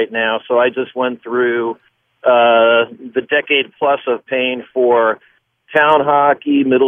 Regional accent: Queens, New York, United States; I mean, I played CYO baseball growing up in Queens, and my parents might have had to write a check

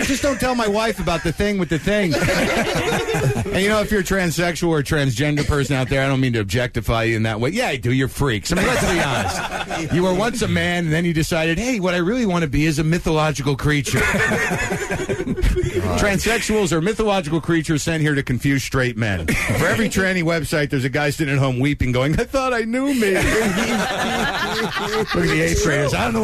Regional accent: Jersey City, New Jersey, United States; born there; I think my heart is New Jersey. I don't remember living there that much. I was born in Jersey City.

